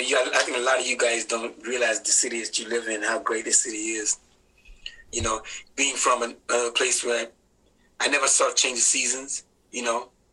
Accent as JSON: {"language": "English", "town": "Jacksonville", "region": "Florida", "country": "United States", "said": "I come from Jacksonville, Florida. It was in my neighborhood, all black high school, all black university."}